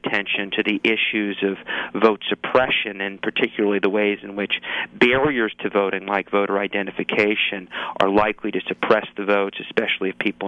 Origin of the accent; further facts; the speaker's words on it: Ohio, United States; And certainly in my home state of Ohio, we have had more than our share of problems